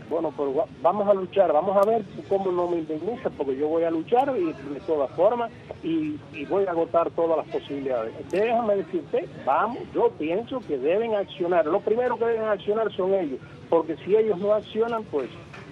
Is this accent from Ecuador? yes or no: no; Cuba; como ciudadano cubano